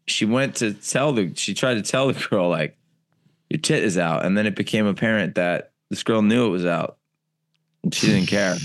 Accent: California, United States; Yeah, I grew up in California and nobody moves fast in California at all.

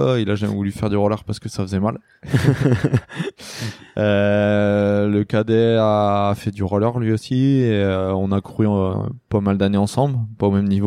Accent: Lamballe, Brittany, France; Donc, moi, je suis de Lamballe. J'habitais dans une commune à côté, à 4 km.

